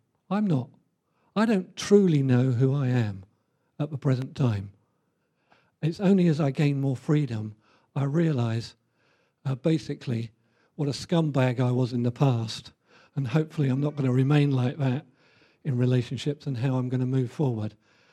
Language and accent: English; England, United Kingdom; born there; I was born in England, but I was reborn into the kingdom of God.